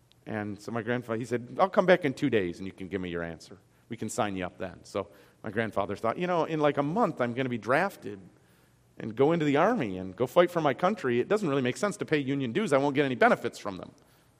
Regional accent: Detroit, Michigan, United States; where I grew up in Detroit, Michigan, there was a pretty big split between labor and management.

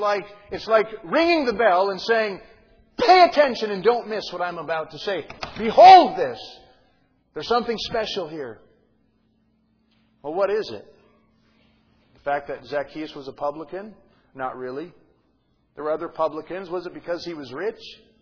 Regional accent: Grand Forks, North Dakota, United States; I was raised up in North Dakota, Grand Forks, a city most people don't even know about. It's primarily Catholic and Protestants.

